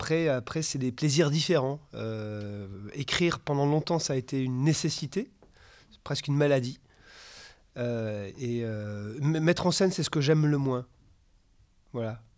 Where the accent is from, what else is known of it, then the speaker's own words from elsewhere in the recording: Auvergne-Rhône-Alpes, France; De l'Ain.